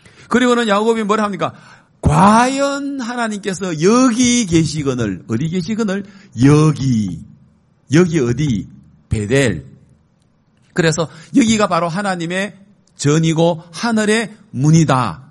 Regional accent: South Korea; 한국에서 왔다는 것 때문에 그분들이 부러워하고 한국 사람이 왔다는 것 때문에 관심을 가지고 그래요.

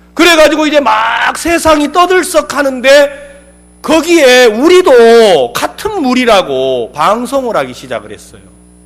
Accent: Ansan, Gyeonggi Province, South Korea; 저는 안산 사람입니다.

